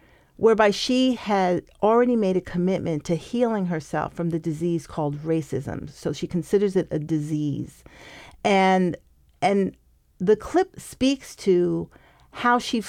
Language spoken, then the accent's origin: English; New York City, New York, United States; And I grew up in Harlem, understanding very clearly what it meant to live where I lived